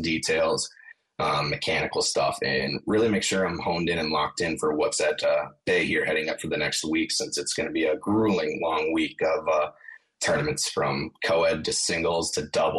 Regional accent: Wisconsin, United States; I am from Wisconsin here myself.

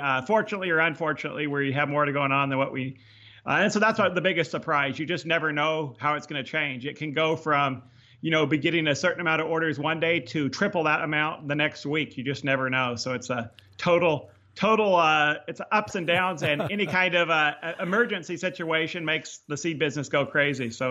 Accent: Oregon, United States; also born or lived in Nampa, Idaho; I started out in the Boise Valley, actually right on the Oregon side of the border from Idaho. I was born in Napa, Idaho, near Boise.

